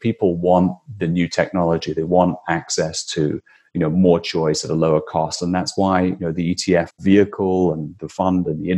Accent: Aberdeen, Scotland, United Kingdom; I'm from Scotland. I'm from a town called Aberdeen, which is the northeast part of Scotland.

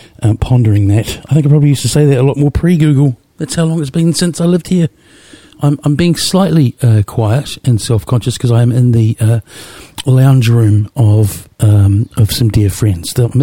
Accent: Wellington, New Zealand; now in Auckland, New Zealand; from Tamaki Manukau, Auckland, New Zealand. But as many regular listeners will know, I am originally from Wellington, still call myself a Wellingtonian in Auckland.

